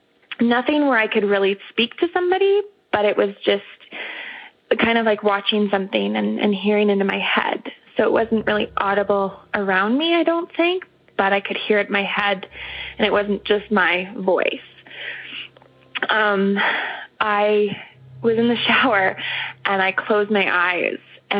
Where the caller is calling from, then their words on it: Calgary, Alberta, Canada; I'm calling from Calgary, Canada.